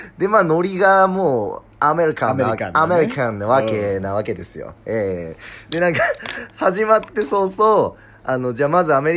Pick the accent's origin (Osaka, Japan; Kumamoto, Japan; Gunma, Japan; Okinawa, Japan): Gunma, Japan; moved away as an adult; now in Tokyo, Japan; 自分今、出身は富田太陽くんと同じ群馬出身なんですけれども、大学とかいろいろなんやかんやで東京に上京させていただいて、で今現在はそうですね俳優になりたくて